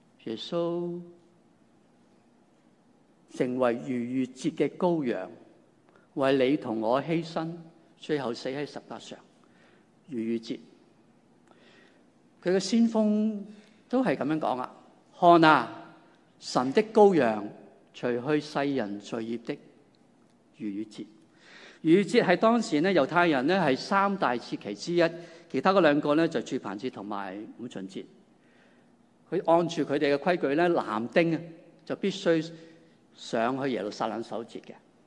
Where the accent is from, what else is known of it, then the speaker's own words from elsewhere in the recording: Hong Kong; 跟我们中国人、香港人对于人生阶段的理解不一样